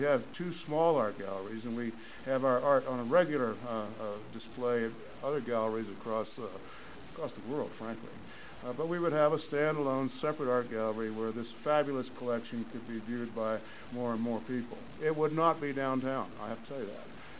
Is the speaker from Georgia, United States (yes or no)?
no; Texas, United States; It comes naturally. I'm a Texan, after all.